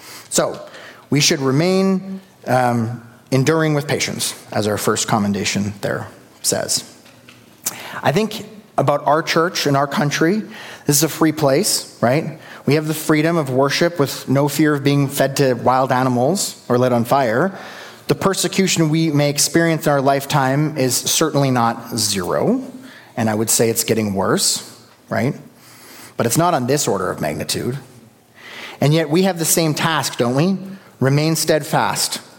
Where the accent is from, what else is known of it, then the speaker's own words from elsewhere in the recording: Canada; Get a little too comfortable with with being Canadian.